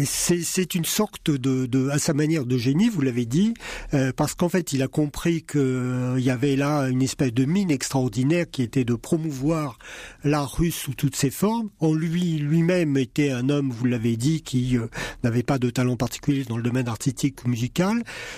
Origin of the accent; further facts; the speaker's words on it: France; Je suis descendant de russe blanc. Je suis français d'origine russe blanche, puisque mes quatre grands-parents, mes deux grands-pères étaient officiers de la marine impériale russe, et mes quatre grands-parents étaient russes blancs